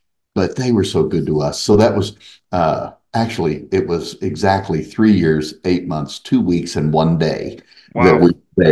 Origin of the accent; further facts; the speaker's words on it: Arkansas, United States; I'm originally from Arkansas and grew up in a county called Izzard County.